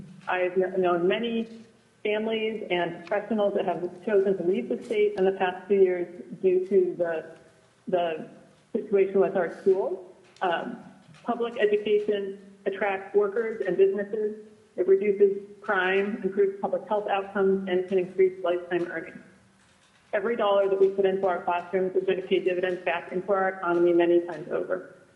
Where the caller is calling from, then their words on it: Anchorage, Alaska, United States; I'm calling from Anchorage.